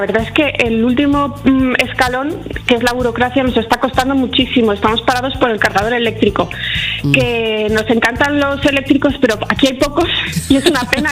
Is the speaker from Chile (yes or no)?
no; Villanueva de Alcorón, Castilla-La Mancha, Spain; Pues mi pueblo se llama Villanueva de Alcorón y está a las puertas del Alto Tajo, en Guadalajara.